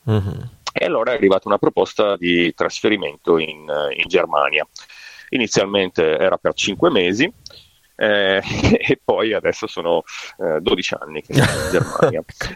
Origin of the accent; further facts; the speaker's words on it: Mestre, Veneto, Italy; Sono di Mestre, esatto, sì, sono di Mestre, però è vicino, insomma, il clima è molto simile tra Padova e Mestre.